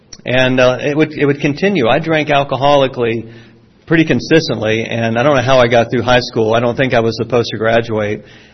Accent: the South, United States; accent: southern; picked up a nice southern accent. And when I joined the Air Force, again, they told me I had to lose my accent.

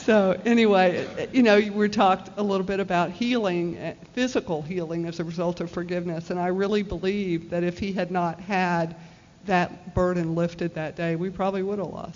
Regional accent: Newnan, Georgia, United States; from Noonan, Georgia, and a grateful member of Al-Anon.

